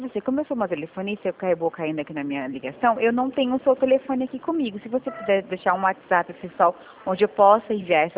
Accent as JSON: {"language": "Portuguese", "town": "Rio Claro", "region": "São Paulo", "country": "Brazil", "said": "eu também sou de Rio Claro"}